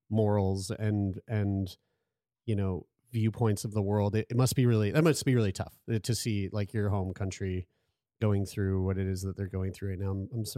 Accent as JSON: {"language": "English", "town": "Halifax", "region": "Nova Scotia", "country": "Canada", "said": "we're from Halifax"}